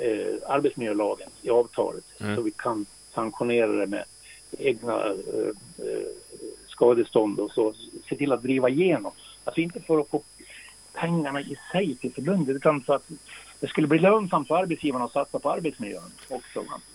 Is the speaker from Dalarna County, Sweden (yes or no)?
yes; Dalarna County, Sweden; accent: dalmål; Om nu dalmålet går fram, för det sitter ju kvar naturligtvis. Jag kommer ju från Borden.